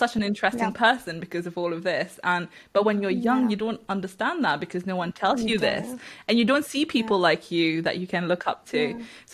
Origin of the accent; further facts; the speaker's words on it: Mauritius; moved away as an adult; now in United Kingdom; my ancestors are from India, but all the people that I've known in my family, we were born and brought up in Mauritius, and I came to the UK to study.